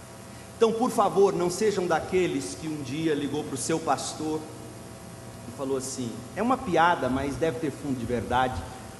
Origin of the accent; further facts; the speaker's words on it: Goiânia, Goiás, Brazil; E eu estou dizendo isso não é porque Goiânia é minha cidade natal. Amo Goiânia. Mas digo a vocês de coração, eu jamais imaginei que eu voltaria para cá.